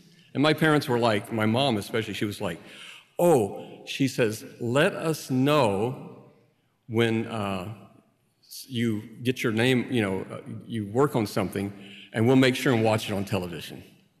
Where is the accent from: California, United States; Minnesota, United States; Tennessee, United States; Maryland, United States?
Tennessee, United States; But at the supper table, I grew up in Tennessee